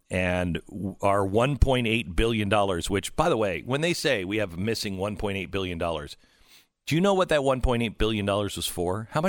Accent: Ukraine; You should know, because I am from Ukraine, Nashi Grashi is not the name of a person. It literally means our money in Ukrainian.

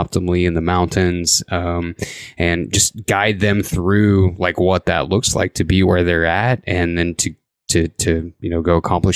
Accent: Indiana, United States; I actually grew up in the Midwest. I grew up in Indiana.

